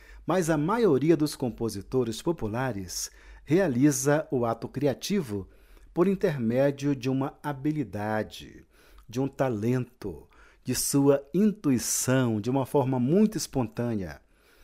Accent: Belém, Pará, Brazil; born there; now in Brasília, Brazil; nasci em Belém do Pará, mas eu vivo em Brasília há 38 anos.

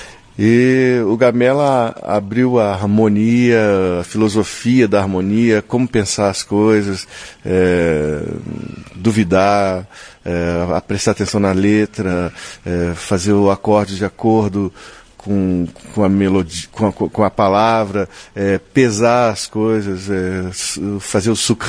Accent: Rio Grande do Sul, Brazil; É uma música que eu fiz que fala da minha infância no Rio Grande do Sul, na casa do meu avô.

